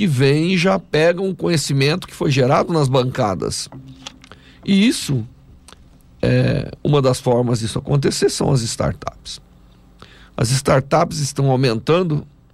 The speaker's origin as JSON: {"language": "Portuguese", "town": "São Carlos", "region": "São Paulo", "country": "Brazil", "said": "eu sou de São Carlos"}